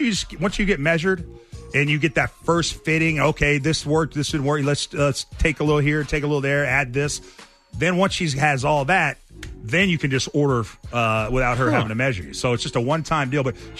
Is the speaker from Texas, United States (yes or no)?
yes; Houston, Texas, United States; also born or lived in San Diego, California; I grew up in two places, I should say. I've lived many places, but I grew up in Houston, Texas, and then San Diego, California, right?